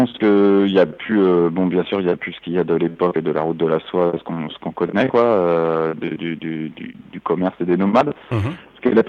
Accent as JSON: {"language": "French", "country": "France", "said": "Déjà, en tant que Français, c'est très très compliqué d'avoir une autorisation par les ambassades de rentrer sur le Pakistan."}